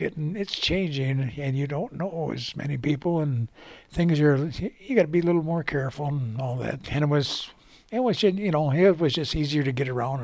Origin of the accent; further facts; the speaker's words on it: Muskego, Wisconsin, United States; I grew up in Muskego, Wisconsin, and I've been here all my life.